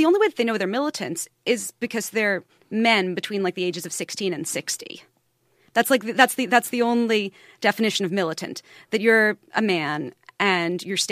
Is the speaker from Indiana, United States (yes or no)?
no; New York City, New York, United States; born there; I fucking love New York. I was born in New York.